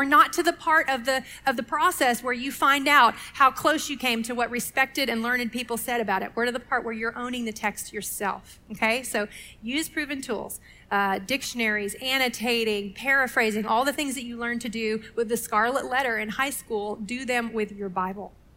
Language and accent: English; Texas, United States; I grew up in Texas. High school English was taught by the football coach.